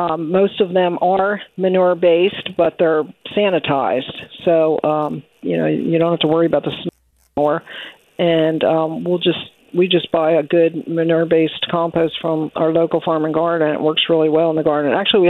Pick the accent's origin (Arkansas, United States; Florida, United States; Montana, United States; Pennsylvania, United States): Florida, United States; now in Iowa, United States; Most Iowa soils, I'm from Florida, so I just die at the fertility of soils here.